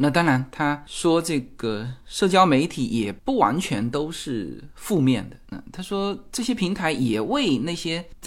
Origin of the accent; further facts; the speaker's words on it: China; 我们中国人讲缘分，就交朋友。